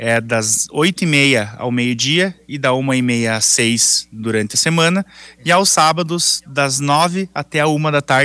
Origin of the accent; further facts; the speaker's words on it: Santa Rosa, Rio Grande do Sul, Brazil; now in Ijuí, Brazil; eu me mudei para cá, né? Então, sou de Santa Rosa, mas estou ijuiense no momento.